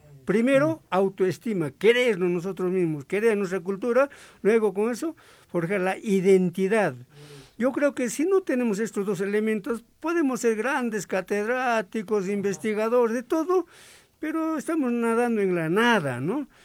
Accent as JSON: {"language": "Spanish", "town": "Ilave", "region": "Puno", "country": "Peru", "said": "nunca pierdo mi aymara, nunca pierdo mi identidad. Siempre yo digo, soy aymara, yo soy de Ilave"}